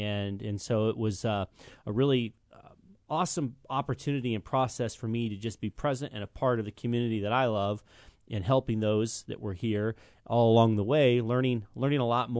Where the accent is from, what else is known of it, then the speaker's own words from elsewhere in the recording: Champaign, Illinois, United States; now in Philo, United States; And so yeah, we've been in Philo because I'm from Champaign originally, area born and raised.